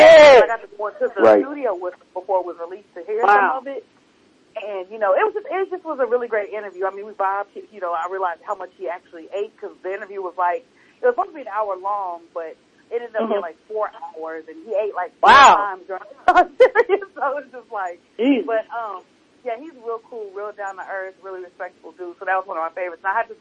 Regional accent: Jamaica; That's where the West Indian is coming out of them, though, because I'm Jamaican, so that's how they start.

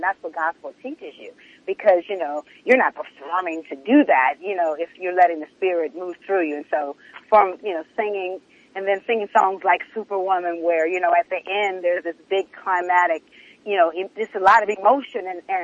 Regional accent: Los Angeles, California, United States; growing up in Los Angeles was amazing because I had a platform to be able to do all of these things and I could dream and really feel like it could come true.

